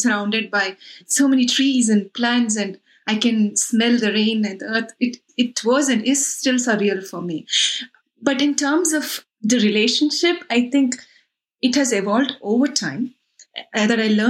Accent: Hyderabad, Telangana, India; English is a second language; My relationship with nature, I grew up in Hyderabad. It is a metropolitan urban city.

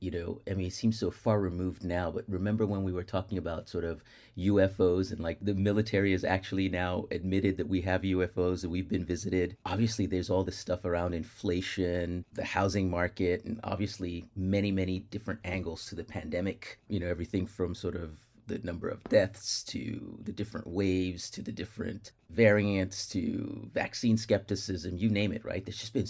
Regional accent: Seattle, Washington, United States; from Seattle, Washington.

